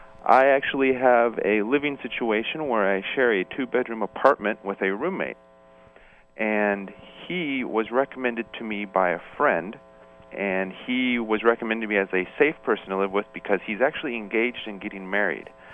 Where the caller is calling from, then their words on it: Seattle, Washington, United States; I'm calling from Seattle.